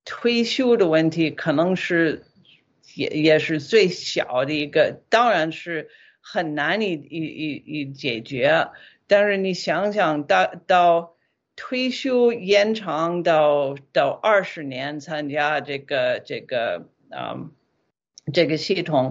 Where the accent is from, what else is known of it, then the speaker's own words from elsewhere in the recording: United States; Chinese is a second language; now in China; 我作为一个美国人，可能是一到美国，因为我觉得在中国 确实大不了要回美国一趟啊